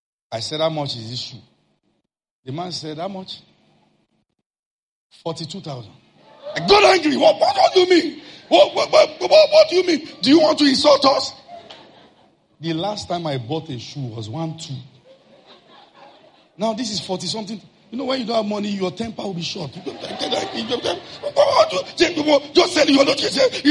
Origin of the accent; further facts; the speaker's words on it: Ile-Ife, Osun, Nigeria; Me, that I knew how I came from Ilefe.